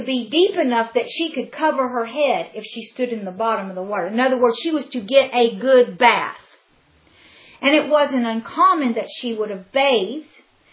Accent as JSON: {"language": "English", "country": "United States", "said": "And I used to always say, please forgive me, I'm an American."}